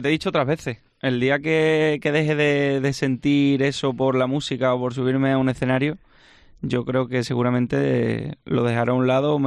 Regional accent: Extremadura, Spain; para mí es un orgullo representar a mi tierra y, por supuesto, a lo que es Badajoz

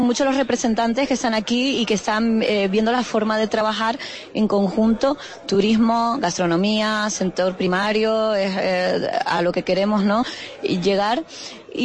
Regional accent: Canary Islands, Spain; a los que somos de Tenerife y a los que no son de Tenerife

